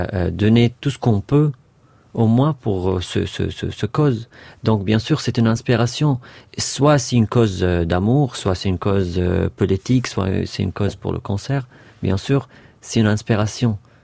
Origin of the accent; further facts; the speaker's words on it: Palestine; D'ailleurs, on vient de la Palestine avec grande fierté, ça c'est sûr.